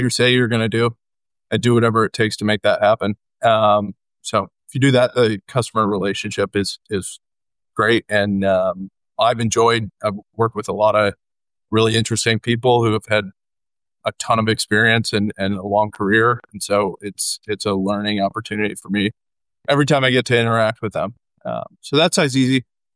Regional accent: Madison, Wisconsin, United States; born there; I was born in the Midwest outside of Madison, Wisconsin, so didn't know what a shipyard was

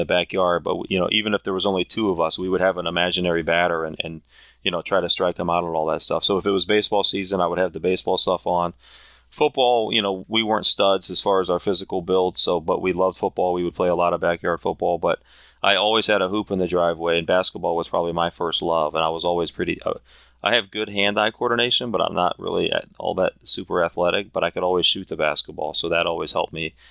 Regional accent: Stowe, Vermont, United States; Well, I grew up in Stowe, and I have to say, Stowe youth basketball was a big thing.

